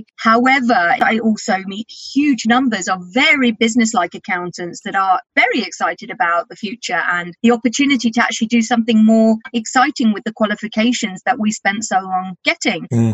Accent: England, United Kingdom; moved away as an adult; now in Norway; I moved to Norway in 2008. I'm actually English, but now live in Norway.

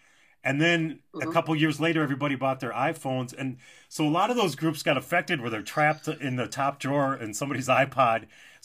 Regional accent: St. Paul, Minnesota, United States; Yeah, you know, I'm from St. Paul

